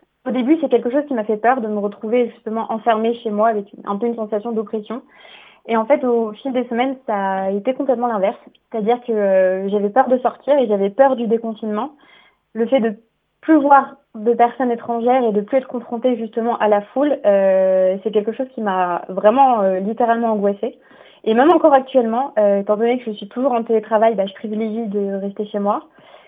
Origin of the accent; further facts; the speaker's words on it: France; now in Barcelona, Spain; j'ai 24 ans et je suis française. J'étais à Barcelone